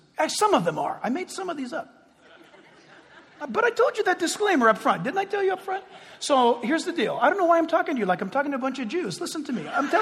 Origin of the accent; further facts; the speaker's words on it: San Diego, California, United States; born there; I was born in California, born in San Diego, migrated.